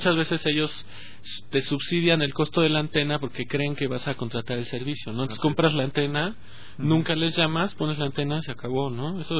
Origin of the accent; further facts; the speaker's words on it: Mexico; pues con lo bien administrados que somos los mexicanos